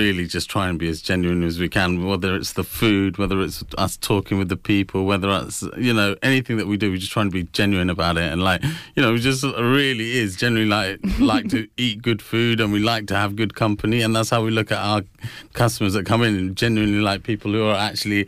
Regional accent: United Kingdom; We're proper British born Bangladeshi boys, so, you know, we try and put both of what we have

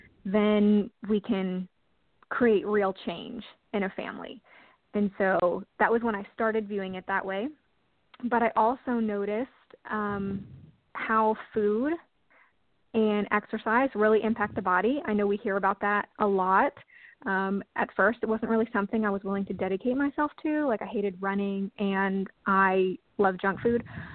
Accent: Pennsylvania, United States; now in Texas, United States; It was, at first, really hard because I grew up in Pennsylvania. I mean, moving to Texas was the first time I like left my parents.

